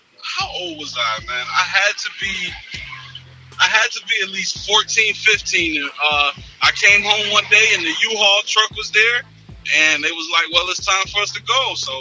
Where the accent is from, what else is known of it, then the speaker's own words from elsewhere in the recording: Syracuse, New York, United States; So I was born in Syracuse, New York.